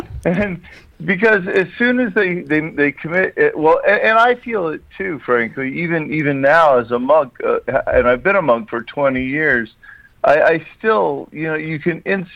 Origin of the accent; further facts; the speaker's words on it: Baton Rouge, Louisiana, United States; born there; I was born in Baton Rouge, so I've got … in my blood.